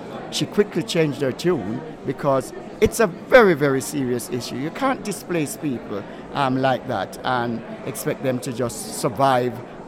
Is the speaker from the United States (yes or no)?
no; Jamaica; accent: Jamaican; also born or lived in Britain; now in United Kingdom; I was born in Britain, although I have a Jamaican accent. But at an early age, I was sent to Jamaica by my parents and stayed in Jamaica until I came back here in 1979.